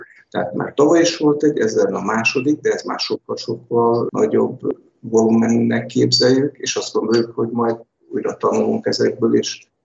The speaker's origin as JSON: {"language": "Hungarian", "region": "Borsod-Abaúj-Zemplén", "country": "Hungary", "tie": "born there", "said": "Én ezen a környéken születtem, és nagyon-nagyon sokat járok most is az Zemplén hegységbe túrázni, biciklizni."}